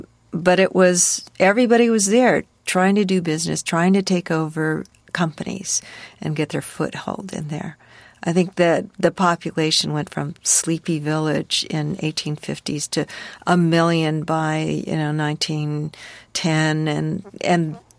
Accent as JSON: {"language": "English", "country": "United States", "said": "Well, that is my ambiguity. I'm American, and I'm also Chinese."}